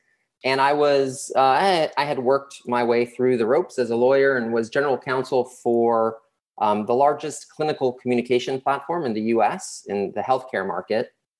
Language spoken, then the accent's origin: English; Los Angeles, California, United States; I grew up in Los Angeles, so this was a really good place for us in terms of convenience and in terms of visiting family and getting things done.